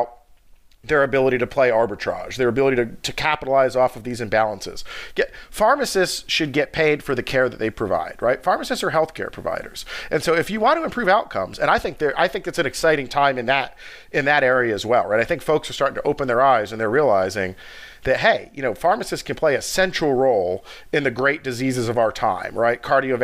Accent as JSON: {"language": "English", "region": "Georgia", "country": "United States", "said": "and I'm from Georgia, so I use, you know, I'm the most familiar with Georgia, right?"}